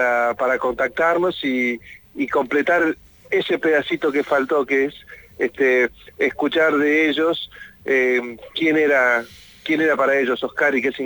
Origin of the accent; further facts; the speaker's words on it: Devoto, Buenos Aires, Argentina; born there; yo nací en Devoto, vivían en Trelew, en la zona